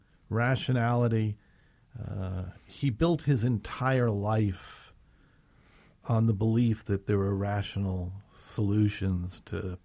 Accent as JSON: {"language": "English", "town": "Long Island", "region": "New York", "country": "United States", "said": "I'm a Jew from Long Island, by the way, not a Catholic priest."}